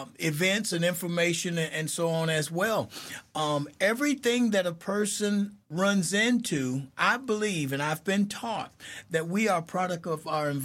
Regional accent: Fort Pierce, Florida, United States; But with my story, I was born and raised in the South.

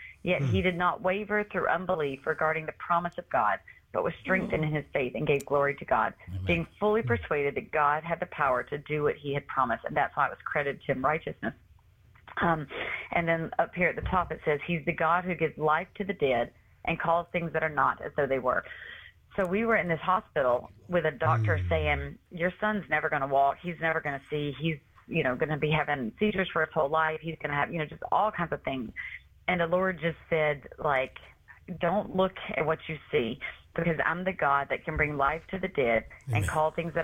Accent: Georgia, United States; growing up in South Georgia in the Bible Belt.

